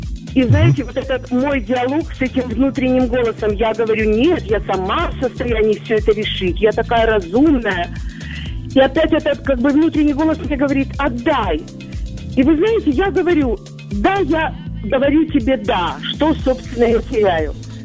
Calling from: Yalta, Crimea, Ukraine; Я из Ялты вам звоню.

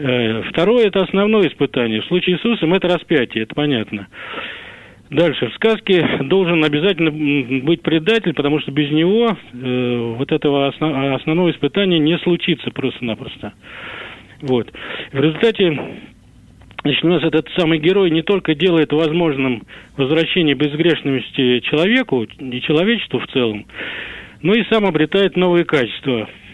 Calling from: Moscow, Russia; из Москвы.

